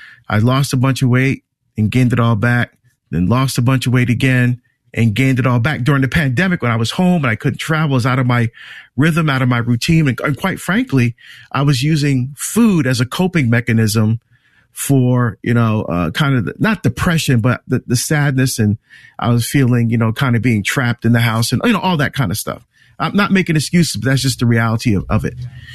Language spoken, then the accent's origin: English; New Jersey, United States; well, no, I'm from New Jersey, and I grew up on burgers and steak and hamburgers and bratwurst.